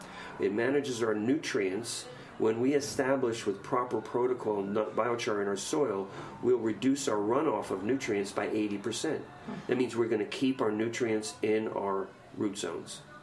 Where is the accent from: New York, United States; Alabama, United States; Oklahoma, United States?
New York, United States; And see, because I come from New York, so we got to build up.